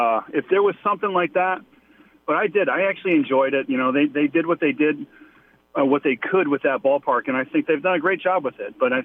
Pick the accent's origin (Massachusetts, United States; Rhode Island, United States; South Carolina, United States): Rhode Island, United States; Listen, I grew up in Rhode Island, so I grew up a New England sports fan and everything